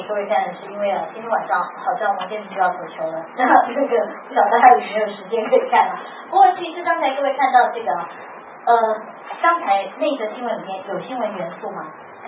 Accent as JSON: {"language": "Chinese", "country": "Taiwan", "said": "如果我们台湾人跟他们一样的刻薄，那我们是不是也可以做另外一种的表现呢？"}